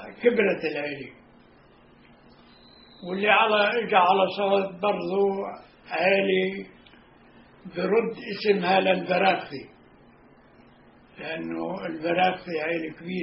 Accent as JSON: {"language": "Arabic", "region": "Northern District", "country": "Israel", "tie": "born or raised there", "said": "بالأول على زمن الأتراك كانت تابعة لصفد، لما نجي الإنجليز صارت تابعة، لما كانوا الأتراك تابعة لعكا، لما نجي الإنجليز ضموها لصفد."}